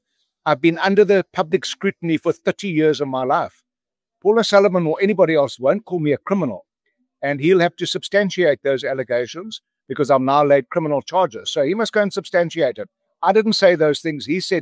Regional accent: South Africa; I'm a South African

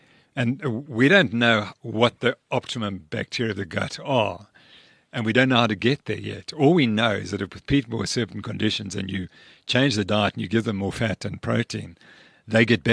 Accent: Zimbabwe; But I was raised on Rhodesian beef or Zimbabwean beef

